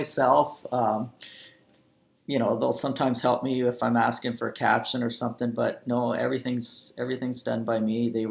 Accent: Alberta, Canada; I mean, I grew up in Alberta, you know. In a lake, sitting on my belly on a plastic bag, you know, throwing eggshells down the hole, trying to see fish.

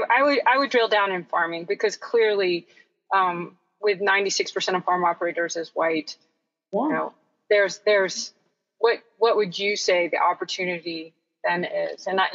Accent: Houston, Texas, United States; I grew up in Houston

